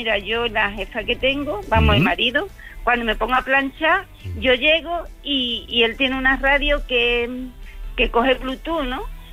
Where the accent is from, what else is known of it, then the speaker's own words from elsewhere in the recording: San Fernando, Andalusia, Spain; now in Moers, Germany; yo soy de Cádiz.